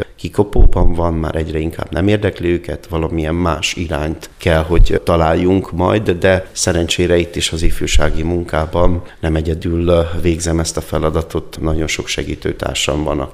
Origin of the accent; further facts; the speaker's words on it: Carei, Satu Mare County, Romania; Nagykárai születésű vagyok, hát ez a határtól körülbelül 17 kilométerre található. Ott születtem egy kisvárosban, Károly grófoknak a kastélye található a város közepén. ebből a városból indultam el.